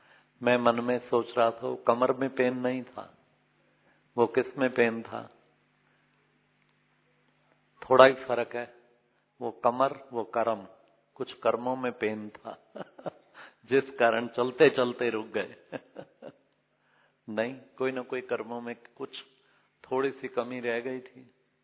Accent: Panipat, Haryana, India; 7-8 delegate जो मेरे शहर से भी, पानीपत से भी आए हुए हैं

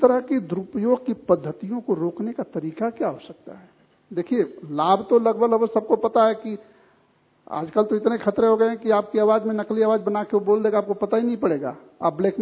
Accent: Varanasi, Uttar Pradesh, India; बनारस एक शहर है, बनारस बहुत अच्छी शहर है, मैं बनारस का रहने वाला हूं

